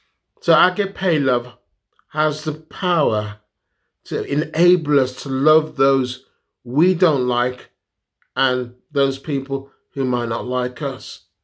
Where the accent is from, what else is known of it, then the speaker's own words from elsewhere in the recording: Wolverhampton, West Midlands, United Kingdom; That was my life growing up in Wolverhampton.